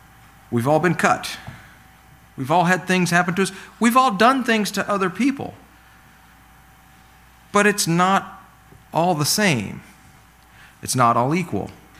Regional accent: Virginia, United States; So I grew up in Virginia, I'm one of seven kids.

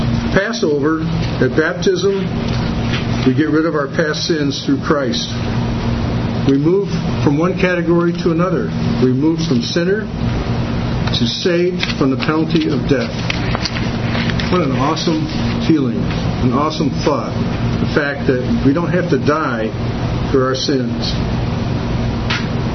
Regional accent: Detroit, Michigan, United States; Now, I came from Detroit.

